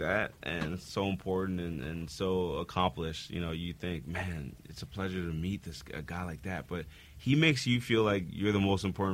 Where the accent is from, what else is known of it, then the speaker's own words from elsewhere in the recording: Mississauga, Ontario, Canada; I'm not mad about that. I'm from Mississauga.